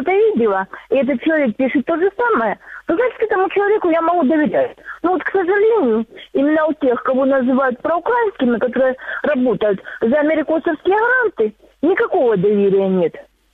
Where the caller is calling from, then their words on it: Donetsk Oblast, Ukraine; Донецкая область.